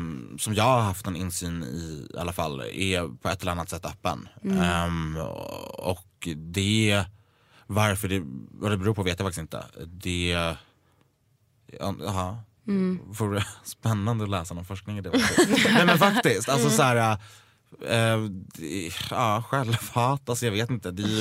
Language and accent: Swedish; Gävle, Gävleborg County, Sweden; jag är uppvuxen i Gävle.